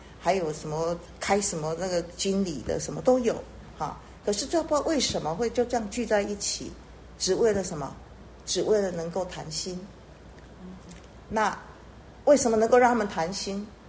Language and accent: Chinese; Taiwan; 我从台湾刚来的时候，然后啊，当然我是台湾的哈，台湾人